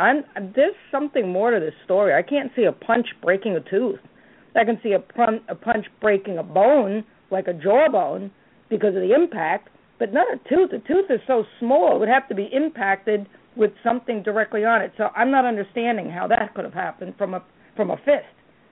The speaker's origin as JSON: {"language": "English", "region": "New York", "country": "United States", "said": "I'm from Long Island. I mean, it's not a big town"}